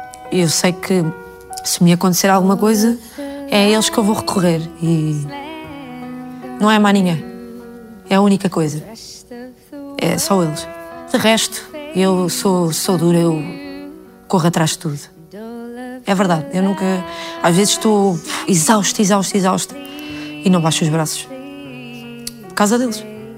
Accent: Lisbon, Portugal; Eu sou de Chelas, tu também és e nós vamos conseguir.

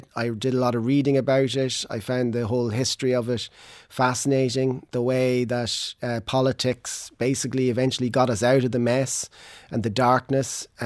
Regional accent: Dundalk, County Louth, Ireland; I mean, I grew up in Dundalk, so around the border area, and sort of came of age in through the 1980s

